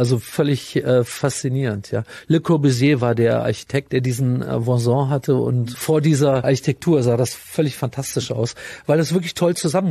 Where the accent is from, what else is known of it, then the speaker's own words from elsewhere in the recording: Hesse, Germany; accent: Hessian; now in Wolfsburg, Germany; Ich war da 5 Jahre alt und das war eigentlich toll. Aber das Erste, was ich erlebt habe hier in Wolfsburg, ist, dass man mir meinen hessischen Dialekt aberzogen hat innerhalb von 2-3 Wochen.